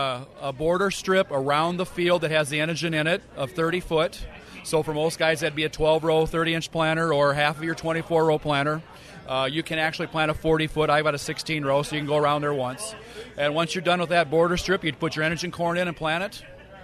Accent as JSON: {"language": "English", "town": "Woden", "region": "Iowa", "country": "United States", "said": "I'm from Woden, Iowa."}